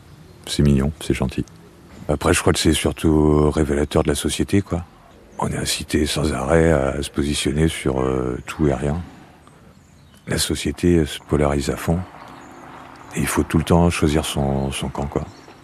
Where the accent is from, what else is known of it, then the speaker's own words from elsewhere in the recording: Pays de la Loire, France; Concrètement, moi, je viens des Pays de la Loire, où il y a eu de grosses coupes financières dans la culture.